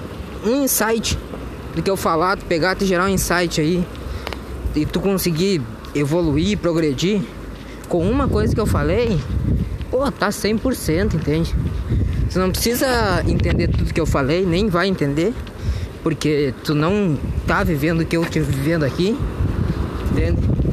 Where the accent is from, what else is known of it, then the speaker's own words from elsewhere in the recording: Rio Grande do Sul, Brazil; moved away; Eu saí lá do Rio Grande do Sul, saí da minha zona de conforto, tô num lugar que não é confortável, né?